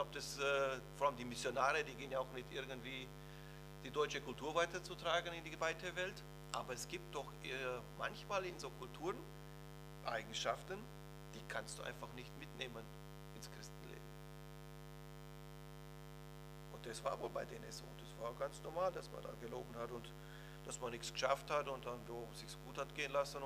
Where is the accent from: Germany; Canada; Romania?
Romania; ich komme aus Rumänien und da war es ähnlich